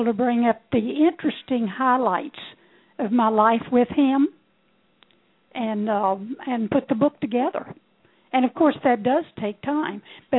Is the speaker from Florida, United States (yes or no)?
no; Ohio, United States; Then I took a trip back to my hometown in Ohio.